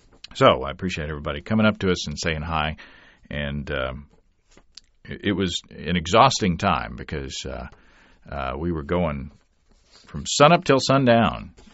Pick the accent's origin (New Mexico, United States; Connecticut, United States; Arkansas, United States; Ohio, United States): Arkansas, United States; And I am from Arkansas.